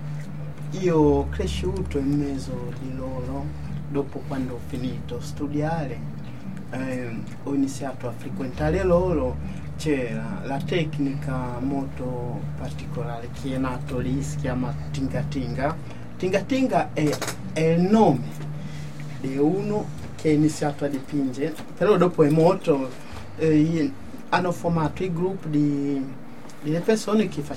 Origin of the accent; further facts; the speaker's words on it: Tanzania; Io vengo da Tanzania.